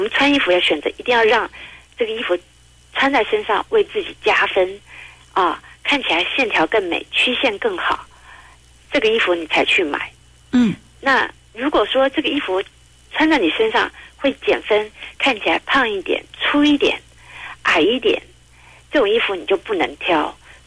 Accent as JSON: {"language": "Chinese", "country": "United Kingdom", "said": "因为我自己也很喜欢戴帽子，我从英国来的。"}